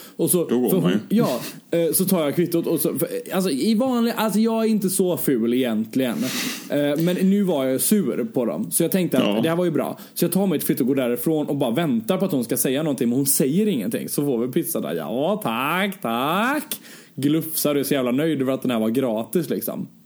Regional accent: Sweden; Jag hade kollat på, nu när jag var hemma i Sverige, så hade jag kollat på så här

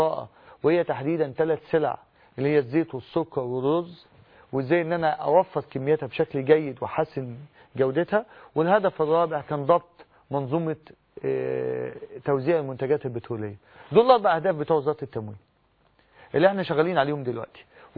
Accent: Egypt; عاوز أقول إن لدينا حلم كنا بنحلمه كمصريين

